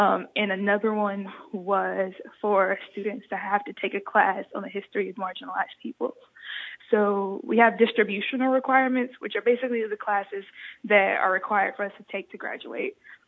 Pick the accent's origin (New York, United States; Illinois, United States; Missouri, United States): Missouri, United States; St. Louis; Because though, like, I'm from St. Louis, we could stand in solidarity.